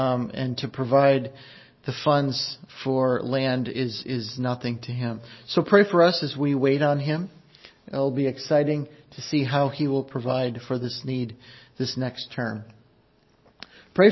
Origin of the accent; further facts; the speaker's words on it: Minnesota, United States; I was born and raised in Minnesota. I was born in a pastor's home.